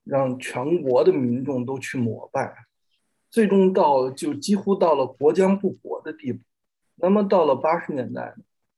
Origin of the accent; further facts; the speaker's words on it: China; 我们来自中国大陆，等到工作结束之后呢，我们还要回去